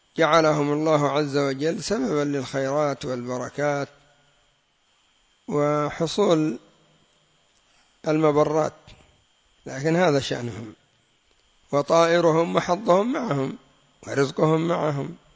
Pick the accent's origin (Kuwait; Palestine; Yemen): Yemen; وهذا إلى الآن لغة عندنا في اليمن قمل وقمل.